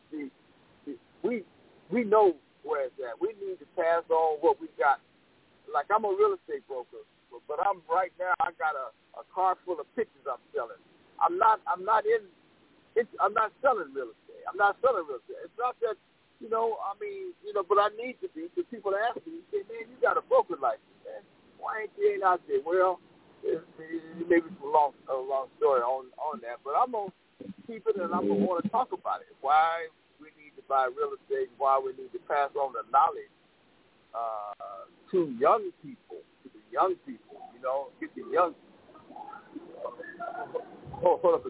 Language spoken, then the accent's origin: English; San Pedro, California, United States; I remember because I was raised in San Pedro.